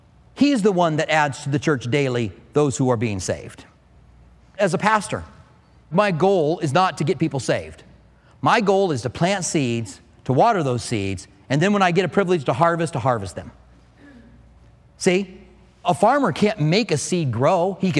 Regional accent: Clinton, Iowa, United States; born there

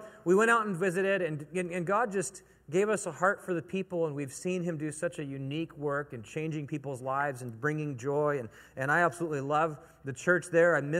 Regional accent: Portland, Oregon, United States; now in Orlando, United States; I'm living in Orlando, Florida. I grew up in Portland, Oregon, where there's Mount Hood.

